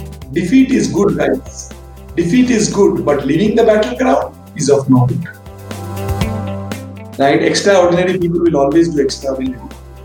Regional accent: Odisha, India; And I did my engineering in Odisha Engineering College. I'm from Odisha. So, this college is in Bhubaneswar.

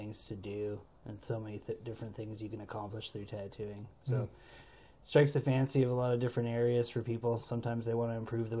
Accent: Oshawa, Ontario, Canada; Yeah, like I moved down here from Oshawa.

